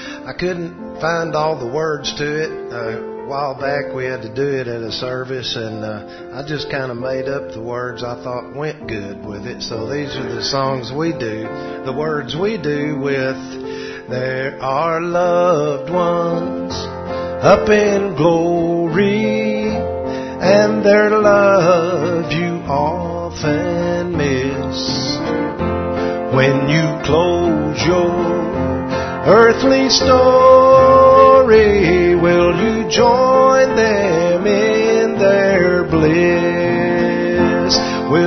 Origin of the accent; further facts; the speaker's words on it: Borger, Texas, United States; he and I grew up together in Borger, Texas, and he's a little bit older than me.